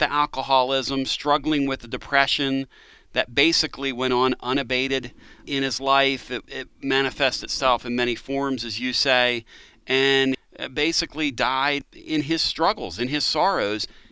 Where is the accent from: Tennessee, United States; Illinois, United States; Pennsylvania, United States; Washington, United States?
Pennsylvania, United States; I'm from Pennsylvania, okay, so we would have called it upstate Pennsylvania